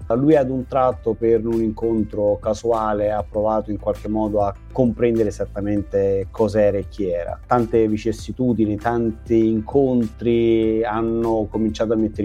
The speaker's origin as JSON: {"language": "Italian", "town": "Benevento", "region": "Campania", "country": "Italy", "said": "io vengo da Benevento, per cui in qualche modo ho definito Benevento il secondo luogo"}